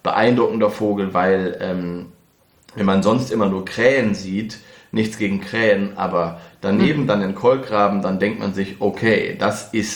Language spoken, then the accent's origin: German; Northwest Germany, Germany; Früher, weil ich komme ja aus dem Nordwesten.